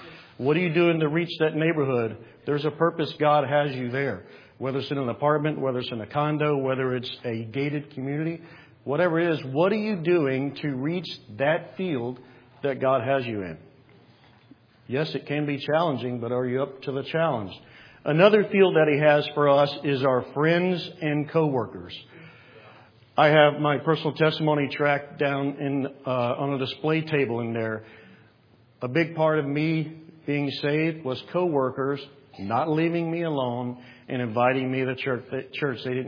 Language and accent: English; Georgia, United States; We are from South Georgia